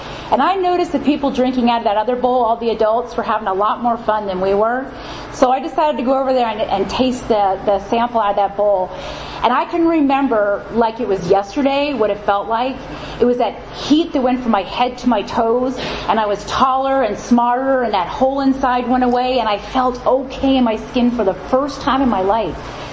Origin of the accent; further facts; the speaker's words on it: East Coast, United States; I grew up on the East Coast, grew up in a great family.